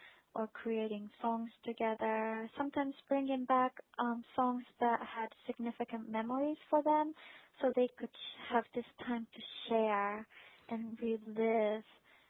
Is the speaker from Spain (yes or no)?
no; Japan; also born or lived in United States; I grew up in Japan, which is very clean, very organized, and wealthy, I would say, and America too.